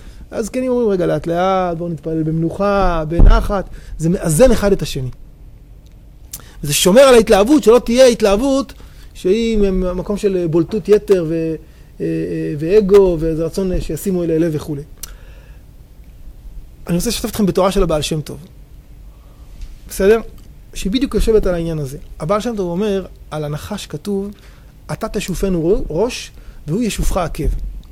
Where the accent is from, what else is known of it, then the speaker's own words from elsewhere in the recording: Petah Tikva, Central District, Israel; אמרנו, לא, אנחנו פתח תקווה, טוב.